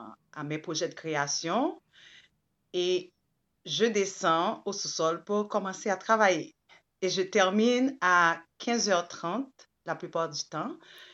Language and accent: French; Port-au-Prince, Ouest, Haiti; born there; je suis d'origine haïtienne. Je suis née à Port-au-Prince, un 25 juillet 1975.